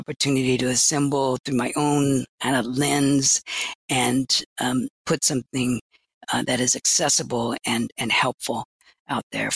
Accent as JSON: {"language": "English", "town": "Oakland", "region": "California", "country": "United States", "tie": "born or raised there", "said": "I grew up in Oakland when the A's arrived."}